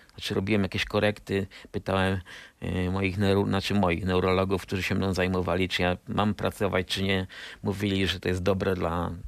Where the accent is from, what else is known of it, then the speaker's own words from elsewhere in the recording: Częstochowa, Silesian Voivodeship, Poland; born there; urodziłem się w Częstochowie